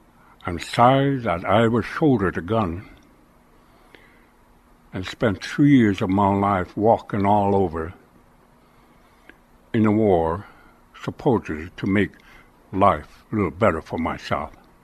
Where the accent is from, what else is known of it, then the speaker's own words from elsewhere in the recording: United States; And yet an inborn grain of resistance still exists. We are still Indian. Nobody can change that.